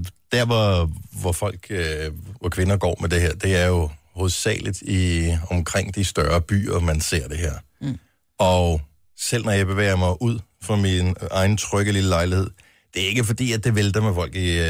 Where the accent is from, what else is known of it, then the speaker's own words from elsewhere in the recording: Region of Southern Denmark, Denmark; fordi at som fynbo, så det der med at tale svensk med nogen, det fungerer ikke rigtigt.